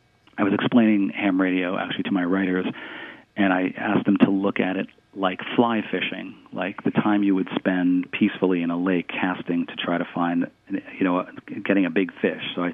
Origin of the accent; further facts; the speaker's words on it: New York, United States; Growing up on Long Island, we'd all get on whatever at the time.